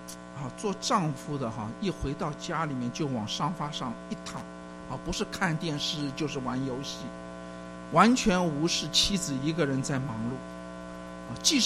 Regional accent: China; 就像我们中国人一样哈

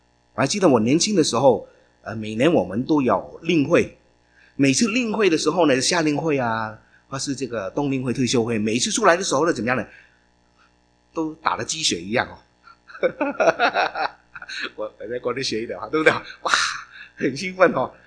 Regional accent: Hong Kong; 我因为我是香港人，我老港，我的用好比较好讲一点哦。我们南方的人喜欢都行动的，特别香港人哦

